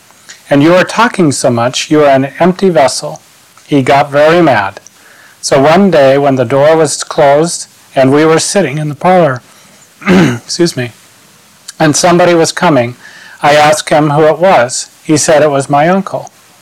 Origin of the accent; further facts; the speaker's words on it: India; born there; all the civil surgeons where I was born in India could do nothing